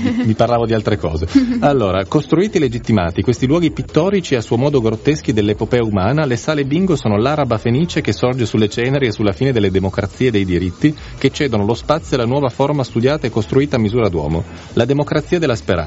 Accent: Grugliasco, Piedmont, Italy; che sono di Grugliasco comunque

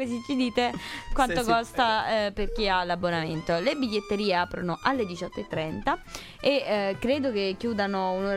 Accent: Piedmont, Italy; Ti correggo, io da piemontese.

